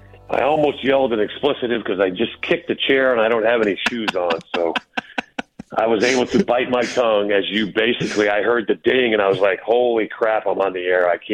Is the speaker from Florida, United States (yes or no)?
yes; Florida, United States; I grew up in Florida where when you talk about back in the 80s, I graduated high school in 83.